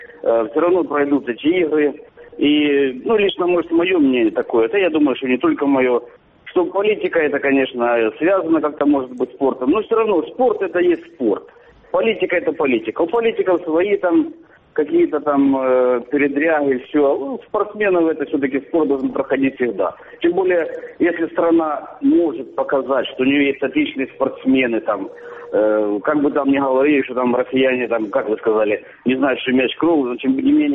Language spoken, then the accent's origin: Russian; Sloviansk, Donetsk Oblast, Ukraine; я со Славянска, зовут меня